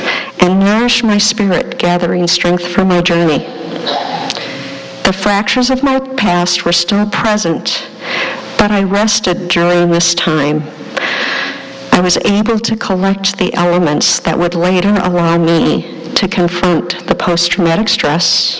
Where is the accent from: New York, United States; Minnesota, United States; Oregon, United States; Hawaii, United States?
Minnesota, United States; Twins baseball, I'm from Minnesota, of course.